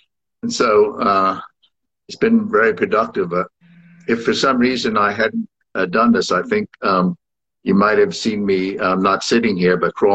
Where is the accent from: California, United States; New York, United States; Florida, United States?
New York, United States; Rye; also born or lived in Manhattan; Yeah, I was born in Manhattan and then spent my adolescent period in Westchester in Rye, New York.